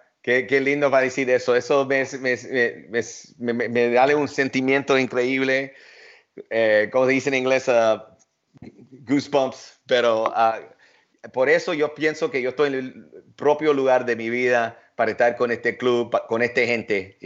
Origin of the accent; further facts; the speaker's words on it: Cuba; now in Los Angeles, United States; Yo siempre quería hacerlo en los barrios latinos, porque yo soy cubano y somos iguales.